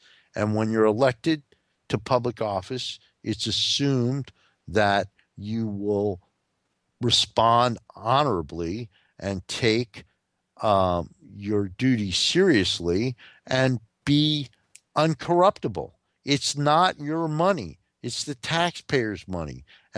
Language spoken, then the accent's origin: English; New Jersey, United States; we also have the governor of my home state, Governor Christie.